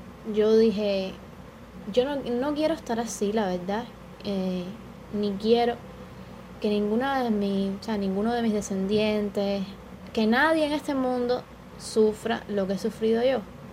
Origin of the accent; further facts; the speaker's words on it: Havana, Cuba; Desde que nací he vivido en La Habana, en Arroyo Naranjo, un barrio un poco apartado